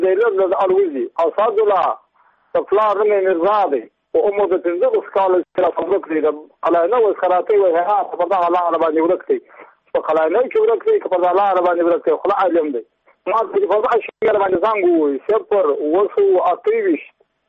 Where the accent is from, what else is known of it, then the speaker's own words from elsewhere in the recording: Badghis, Afghanistan; زه په خپل د بادغیس ولایت یم د مقر د ولسوالۍ یم